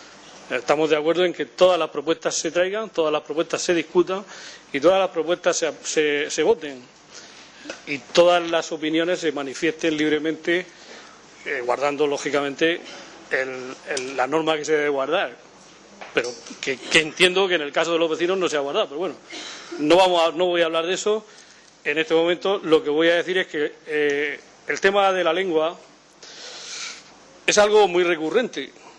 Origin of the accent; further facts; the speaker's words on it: Castile, Spain; a mí me gusta hablar castellano, porque soy castellano y me gusta hablar mi lengua.